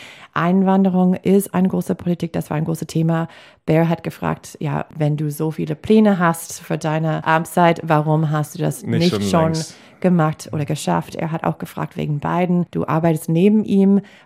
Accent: Green Bay, Wisconsin, United States; Sie war auch in Rallyes, also Wahlcampaign-Auftritte in Green Bay, meine Heimatstadt, auch unterwegs in Wisconsin.

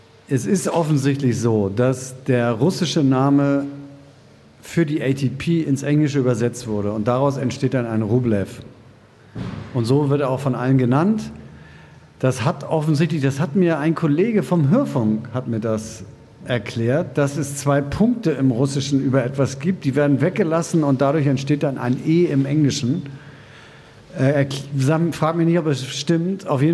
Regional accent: Hamburg, Germany; ich sage als Hamburger, ich finde, Hamburg ist eine geile Stadt

